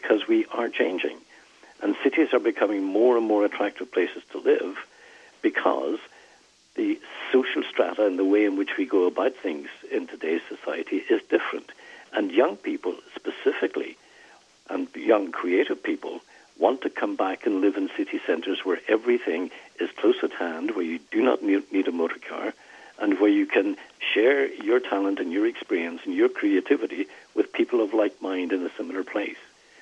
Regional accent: Northern Ireland, United Kingdom; born there; where I come from, I was born in Northern Ireland.

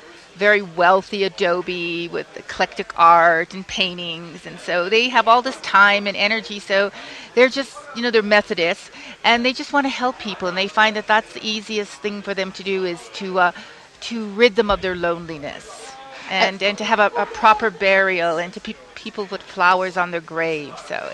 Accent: Chicago, Illinois, United States; now in Santa Fe, United States; I'm actually from Chicago, but I think Santa Fe is the perfect community to have updated this play.

